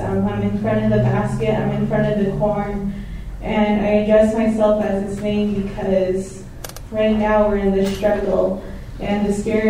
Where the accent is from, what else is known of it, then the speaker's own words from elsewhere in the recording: Hard Rock, Arizona, United States; now in Flagstaff, United States; I'm originally from Hard Rock, Arizona, Navajo Nation, but right now I'm residing outside the reservation in Flagstaff, and I recognize myself as a Diné female.